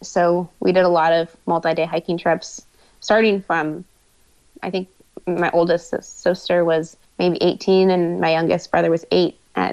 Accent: Alaska, United States; I want to start a big Gran Fondo up near Denali and or in my hometown, because I just think it's so beautiful. And if you're the kind of person that loves biking in the outdoors, I think you're the kind of person that would love Alaska

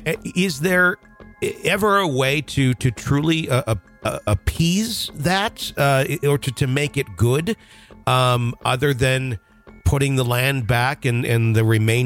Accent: Wisconsin, United States; I'm from Wisconsin originally, mm-hmm. and we have obviously a lot of Native American tribes all over there

